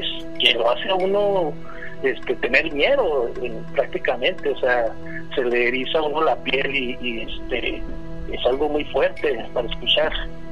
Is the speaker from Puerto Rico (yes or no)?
no; Aguascalientes, Mexico; born there; yo nací en Aguascalientes y en Aguascalientes he oído muchas historias